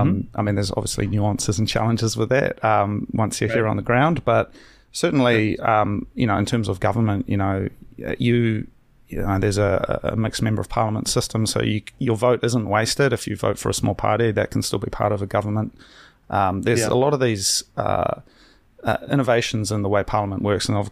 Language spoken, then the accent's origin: English; New Zealand; You know, I'm from New Zealand, you know, small island nation, South Pacific.